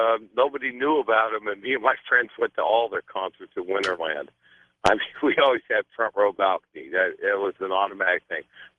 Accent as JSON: {"language": "English", "region": "Texas", "country": "United States", "said": "But, you know, as a Texan boy, you know, I like your style in your interviewing"}